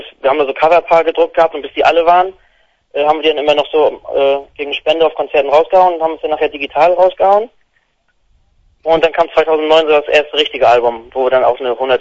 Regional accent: Mecklenburg-Vorpommern, Germany; es gab so einen MV-Tag bei uns in Mecklenburg-Vorpommern

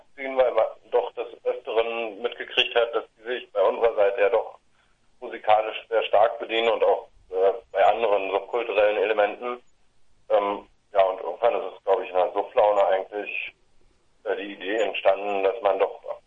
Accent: Berlin, Germany; Aus dem wunderschönen Berlin.

